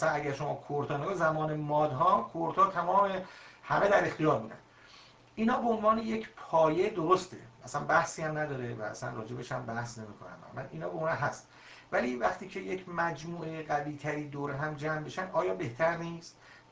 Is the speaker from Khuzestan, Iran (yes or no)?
yes; Khorramshahr, Khuzestan, Iran; در واقع توی شناسنامه ایران نوشتم و خودم ترک هستم، توی خرمشهر بزرگ شدم